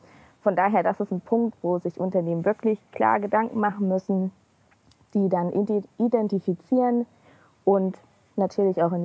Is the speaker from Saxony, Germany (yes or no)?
yes; Leipzig, Saxony, Germany; Ich komme auch aus Leipzig